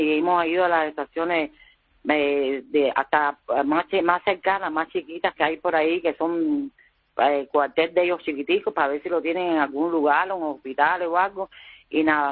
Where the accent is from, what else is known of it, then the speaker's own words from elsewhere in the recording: Cuba; Eso es, somos los cubanos.